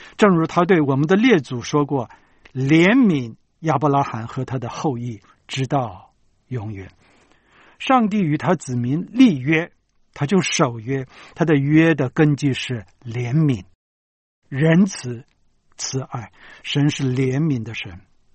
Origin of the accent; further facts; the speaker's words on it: China; 因为你跟我不是犹太人呢，咱们是中国人呢